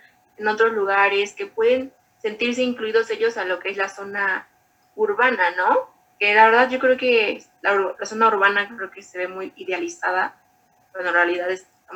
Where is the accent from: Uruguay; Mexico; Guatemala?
Mexico; no perder esa, lo que nos caracteriza como mexicanos.